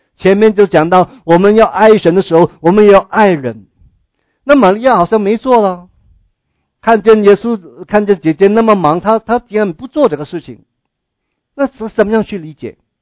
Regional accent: China; 这是爱的表现，也是我们中国人最明白的啊。

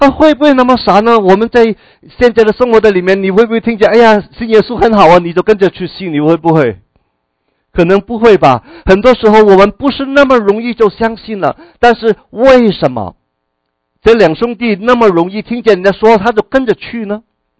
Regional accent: China; 我们中国人遇见过去的几千年的历史里面，我们中国人遇见很多的苦难，我们是一个苦难的一个的民族。

